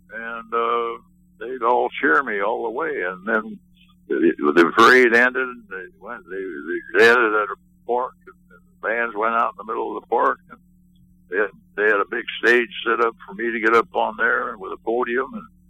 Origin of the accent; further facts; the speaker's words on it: Louisville, Kentucky, United States; And then to go up to my hometown, Louisville, Kentucky